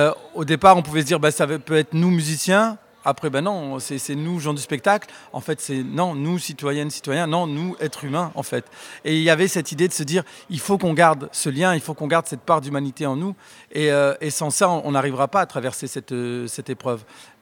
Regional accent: Roubaix, Hauts-de-France, France; moved away as an adult; now in Bergerac, France; Un ch'ti, aujourd'hui expatrié en Dordogne, en Périgord, au pays de Cyrano. J'habite Bergerac, mais je suis né, j'ai grandi à Roubaix, voilà, ville ouvrière, prolétaire, dans la métropole lilloise, et j'y suis resté pendant 35 ans.

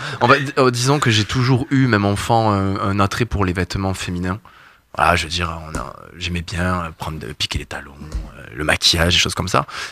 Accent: Montpellier, Occitanie, France; Alors, je viens de Montpellier.

